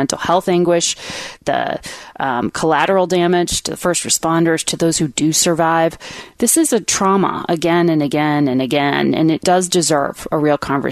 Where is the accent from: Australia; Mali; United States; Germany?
United States; Connecticut; She has changed the laws in Connecticut, helped to change the laws in Connecticut, her home state, my home state.